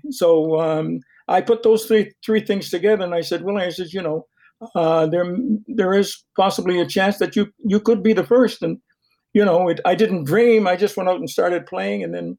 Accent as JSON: {"language": "English", "town": "Fredericton", "region": "New Brunswick", "country": "Canada", "tie": "born or raised there", "said": "Well, I was playing baseball in my hometown, Fredericton, and I played shortstop and second base"}